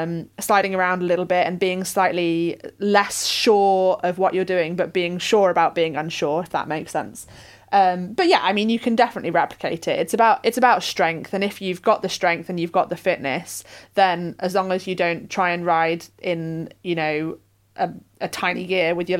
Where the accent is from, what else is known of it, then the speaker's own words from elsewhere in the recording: Sheffield, Yorkshire and the Humber, United Kingdom; the Tour de Yorkshire came through my hometown Sheffield in 2014.